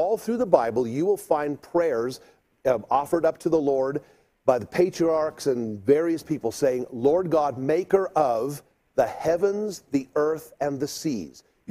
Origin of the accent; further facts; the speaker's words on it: South Africa; When I was growing up in South Africa